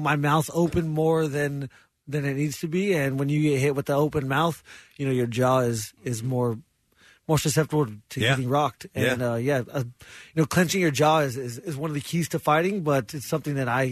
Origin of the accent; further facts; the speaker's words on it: Safford, Arizona, United States; Safford, Arizona. It's a really small town.